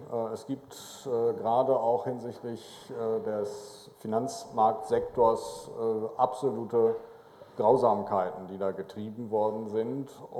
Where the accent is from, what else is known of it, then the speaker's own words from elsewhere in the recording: Netherlands; ich bin Holländer, ich schaue es neidisch von außen